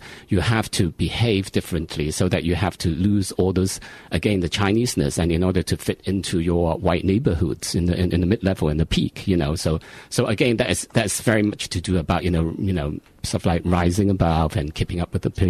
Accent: Hong Kong; even when I was growing up in Hong Kong, your identity is always very murky, because like we were not really Chinese in a way

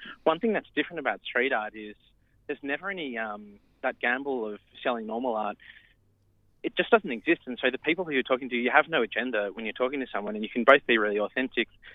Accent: Australia; born there; I was born in Australia, even though my parents are Chinese, and my dad is a pretty renowned composer in China

